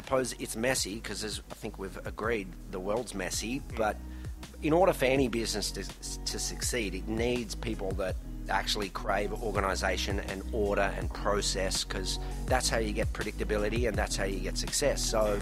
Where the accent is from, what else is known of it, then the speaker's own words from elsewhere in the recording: Melbourne, Victoria, Australia; I grew up in Melbourne.